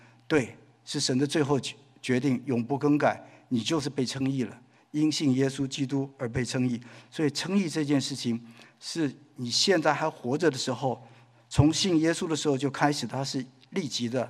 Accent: Taiwan; now in United States; 他知道我是台湾来的

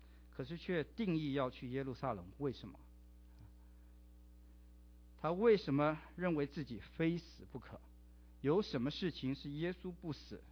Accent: China; 就是我们中国人有句话说得好

